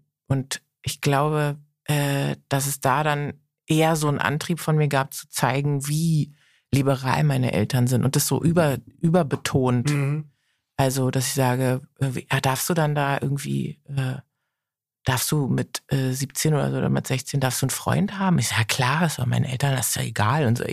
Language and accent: German; Berlin, Germany; born there; Geboren am Heidelberger Platz.